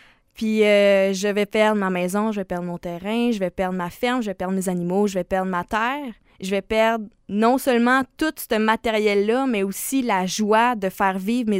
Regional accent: Quebec, Canada; c'est qu'est-ce qu'on veut en tant que Québécois pour les agriculteurs.

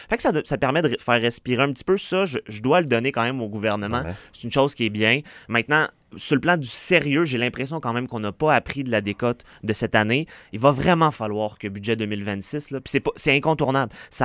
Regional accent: Quebec, Canada

